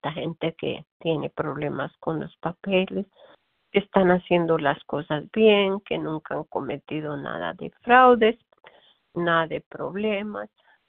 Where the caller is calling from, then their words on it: Corona, California, United States; soy de Corona, California. Llevo ya, yo soy una mujer de 74 años